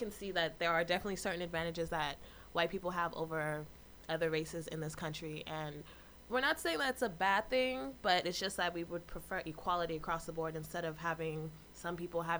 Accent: California, United States; I grew up here in the Bay Area.

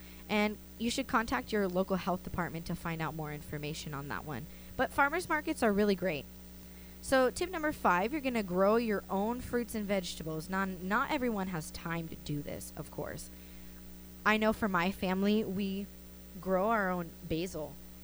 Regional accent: California, United States; I mean, I'm from SoCal

